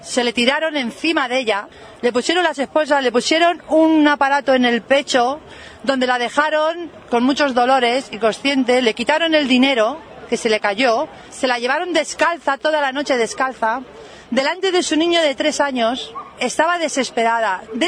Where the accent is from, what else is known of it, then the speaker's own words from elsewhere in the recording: Valencian Community, Spain; los primeros que vamos a desconfiar de ellos somos los valencianos. Y yo como española me siento avergonzada.